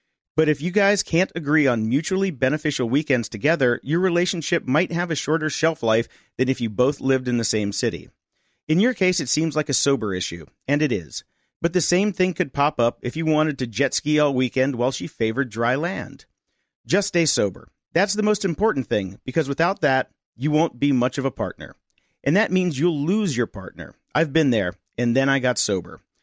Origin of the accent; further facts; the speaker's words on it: Colombia; I'm from Colombia